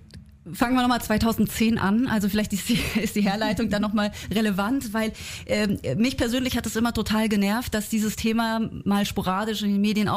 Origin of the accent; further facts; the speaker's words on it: Baden-Württemberg, Germany; wenn man da zum Beispiel jetzt in den Schwarzwald guckt, wo ich herkomme